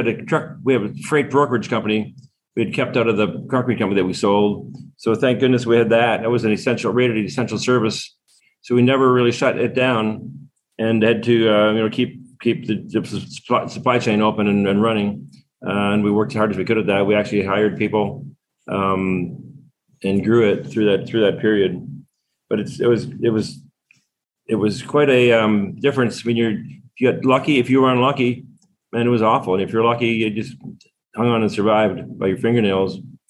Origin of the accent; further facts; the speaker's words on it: Waterloo, Ontario, Canada; We're from Canada. I was home. I grew up in the home of the BlackBerry